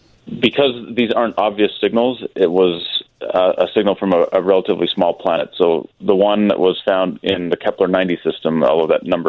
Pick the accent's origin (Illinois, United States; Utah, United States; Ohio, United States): Utah, United States; Yeah, it's good because I grew up in Utah, so this is kind of back in my neck of the woods.